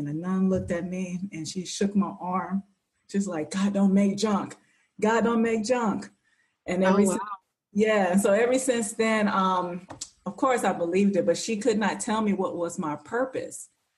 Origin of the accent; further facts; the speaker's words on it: Cincinnati, Ohio, United States; now in Atlanta, United States; But basically, I'm from Cincinnati, Ohio, and I've been living in Atlanta for almost 20 years.